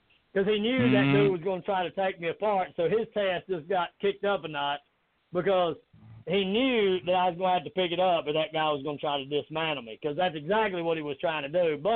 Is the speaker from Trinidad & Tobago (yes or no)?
no; the South, United States; accent: southern; my voice, my southern accent that we would always carry on